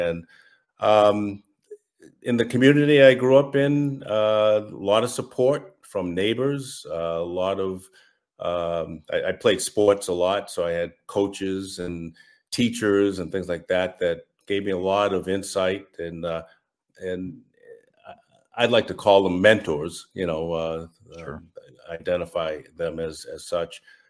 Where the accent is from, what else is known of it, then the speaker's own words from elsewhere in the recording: Massachusetts, United States; I'm from Massachusetts, if you can't tell from my accent, and born and raised, grew up in a nice lower middle class neighborhood.